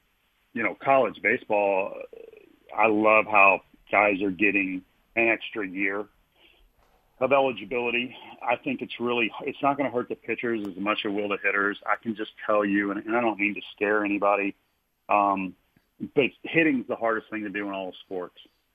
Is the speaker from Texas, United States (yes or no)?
no; Kentucky, United States; Like when I grew up in Kentucky, my dad says, son, we're whiskey, basketball, and horse racing.